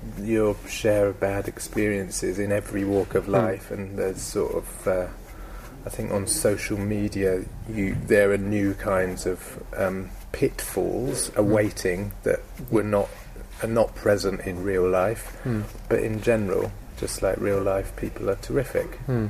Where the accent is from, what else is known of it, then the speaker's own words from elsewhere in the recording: Portsmouth, South East England, United Kingdom; I grew up in Portsmouth, and they did, I remember there was a careers advice person that came to the school